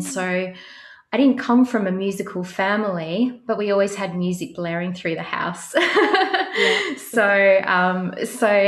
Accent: Adelaide, South Australia, Australia; So I've always lived in the northeastern suburbs of Adelaide. I haven't really ventured too far from this area at all. I quite enjoy being in this area. I've always been lucky enough to live quite close to Linear Park.

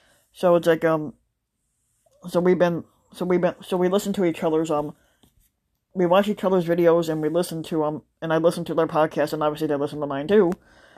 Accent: Ireland; I'm Irish. And my name in the Irish thing actually means king anyway, so when they call me king, that's actually they're calling me by my Irish name.

